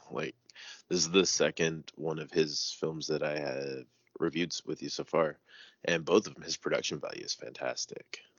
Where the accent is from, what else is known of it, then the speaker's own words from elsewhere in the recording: East Coast, United States; And I grew up on the East Coast and stuff, and I've always heard more of the alien sightings and stuff out west.